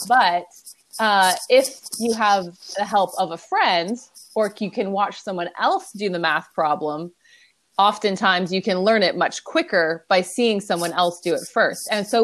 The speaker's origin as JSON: {"language": "English", "country": "Canada", "moved": "yes", "said": "but I live away from home because I'm Canadian."}